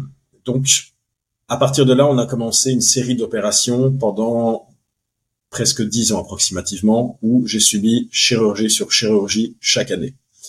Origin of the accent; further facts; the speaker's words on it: Togo; born there; moi, je suis né donc au Togo, en Afrique.